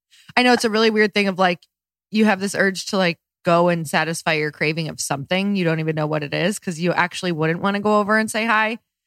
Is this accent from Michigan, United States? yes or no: yes; Michigan, United States; And like, oh, I've never seen stars like that in my entire life. And I'm from Upper Michigan.